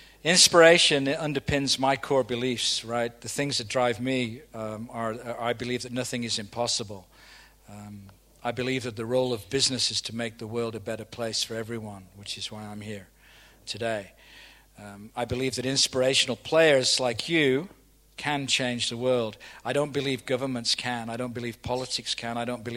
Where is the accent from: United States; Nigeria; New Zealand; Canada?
New Zealand; I come from New Zealand. You know the difference between Australia and New Zealand, right?